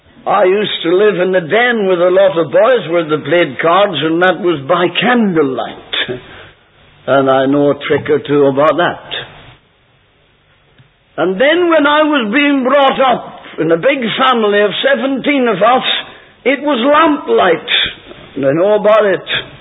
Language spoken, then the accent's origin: English; Newtownards, Northern Ireland, United Kingdom; born there; also born or lived in Lurgan; Oh, I know I was born in Newton Ards, and I was born again there too. But this is my home.